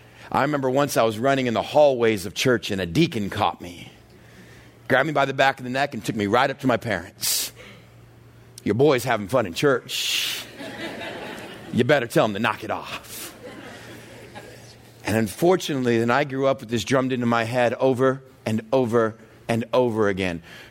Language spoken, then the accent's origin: English; Texas, United States; At church, growing up in the South in Texas, the music was led by one instrument, an organ.